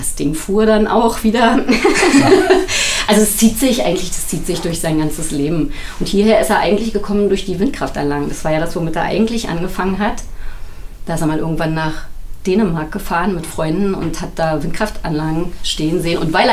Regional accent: Blankenfelde, Brandenburg, Germany; Wir sind aus Blankenfelde.

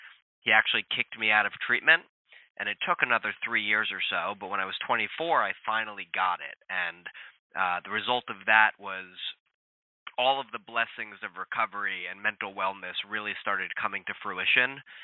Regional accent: New Jersey, United States; I'm from New Jersey originally, right outside of Manhattan.

